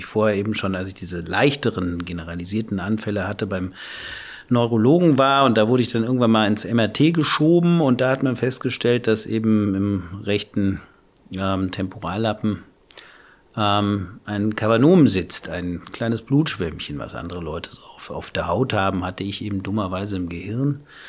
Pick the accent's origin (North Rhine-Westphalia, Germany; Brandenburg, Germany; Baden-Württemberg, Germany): North Rhine-Westphalia, Germany; Cologne; ich bin komme aus Köln, bin 47 Jahre alt inzwischen. Ich lebe in Köln, bin jetzt nach Bonn mit dem Auto gekommen.